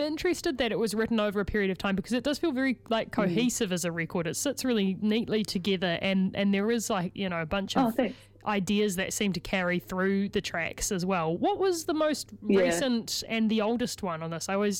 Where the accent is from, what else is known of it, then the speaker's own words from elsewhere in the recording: Christchurch, Canterbury, New Zealand; Hey, I'm also from Christchurch, so I can throw stones in this glass house.